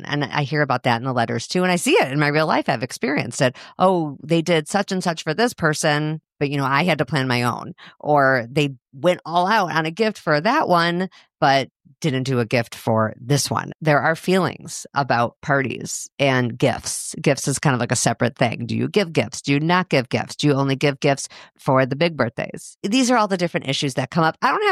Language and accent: English; Chicago, Illinois, United States; now in Minneapolis, United States; I live in Minneapolis, just in case this is your first episode. I grew up in Chicago. I live in Minneapolis, but my mom still lives in Chicago.